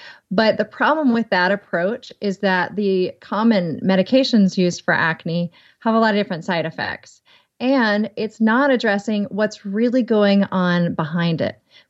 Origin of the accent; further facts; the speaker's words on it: the South, United States; accent: southern; Skim. Skim. Might be my southern accent.